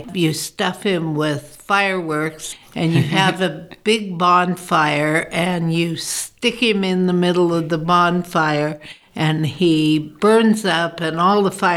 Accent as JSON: {"language": "English", "country": "Zimbabwe", "tie": "born or raised there", "said": "When I was a little girl, I grew up in Africa. My parents were missionaries, and we were in what was then Southern Rhodesia, which is now Zimbabwe."}